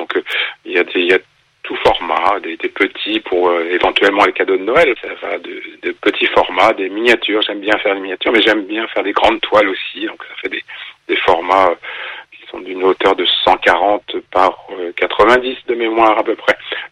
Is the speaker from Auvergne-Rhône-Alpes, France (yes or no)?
no; Coucy-le-Château, Hauts-de-France, France; je suis originaire de la Picardie, d'un petit village qui s'appelle Coucy-le-Château, qui s'appelle toujours Coucy-le-Château dans l'Aisne, et qui était une forteresse vraiment très très importante au Moyen-Âge.